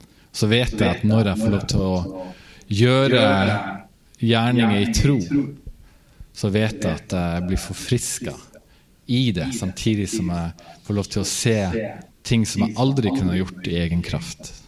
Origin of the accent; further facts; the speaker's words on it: Nordland, Norway; på Helgeland der jeg kommer fra